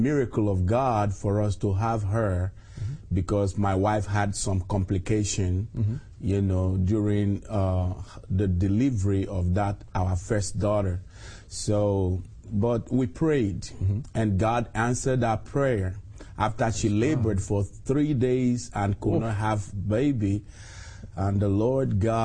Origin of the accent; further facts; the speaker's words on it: Nigeria; from Nigeria.